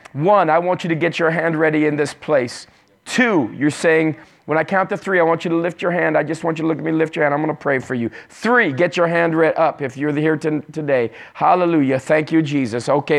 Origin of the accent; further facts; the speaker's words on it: Australia; I'm from Australia, by the way.